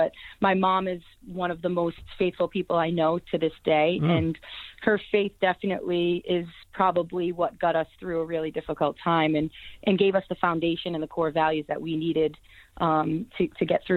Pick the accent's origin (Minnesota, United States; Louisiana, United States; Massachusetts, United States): Massachusetts, United States; Boston; born there; Well, I was born in the Boston area and was one of five children, and actually have a twin sister.